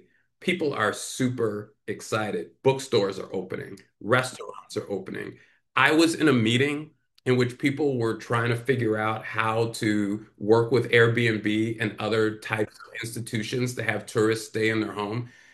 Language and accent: English; Chicago, Illinois, United States; I was born on the South Side, but I grew up on the North Side of Chicago. My mother remarried, and we married into a Latvian immigrant family.